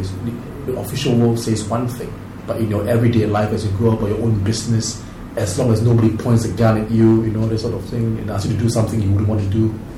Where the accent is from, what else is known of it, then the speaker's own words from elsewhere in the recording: Singapore; Well, I'm from Singapore.